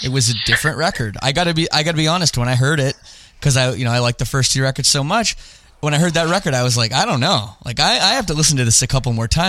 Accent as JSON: {"language": "English", "country": "Canada", "said": "and I'm from Canada"}